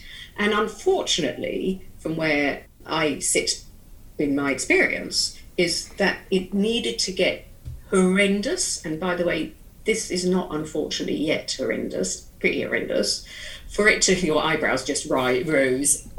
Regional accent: United Kingdom; We are British Jews. I'm British and Israeli, but most British Jews are just British Jews, which is fine.

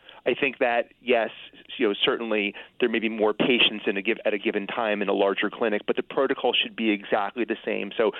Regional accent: New Jersey, United States; I'm from New Jersey originally and came to Connecticut about 20 years ago.

